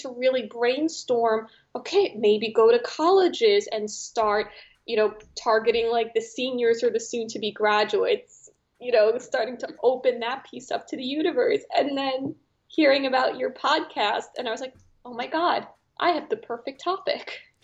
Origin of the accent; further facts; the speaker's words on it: New York City, New York, United States; I am from New York City. So at least I was going back home.